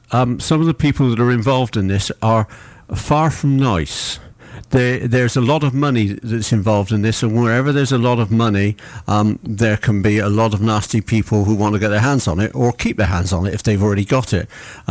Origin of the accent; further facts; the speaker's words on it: Bristol, South West England, United Kingdom; born there; I was born in Bristol. I was born in the Ashley Ward quite a few years ago, but I'd rather not actually say how many.